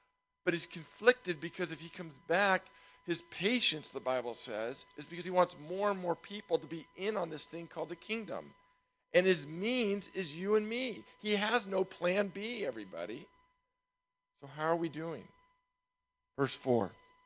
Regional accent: Nevada, United States; Sean was from San Rafael, I was from Nevada, we were all from Marin.

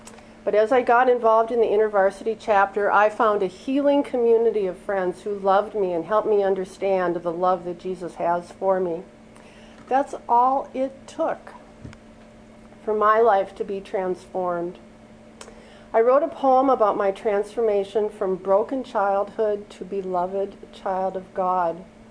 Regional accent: Duluth, Minnesota, United States; I grew up in Duluth, Minnesota, so I should be used to this. The summers went by very quickly there.

